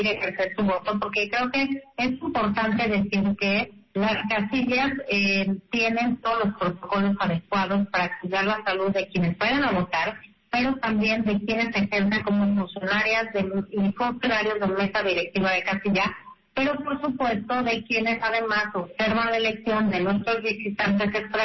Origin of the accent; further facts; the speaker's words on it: Mexico; tenemos, creo, como mexicanos y mexicanas, muy claras las reglas